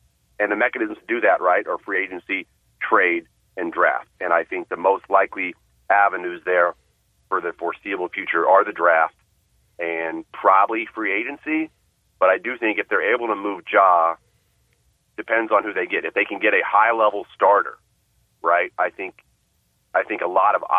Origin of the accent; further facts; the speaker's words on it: Houston, Texas, United States; I'm from Houston.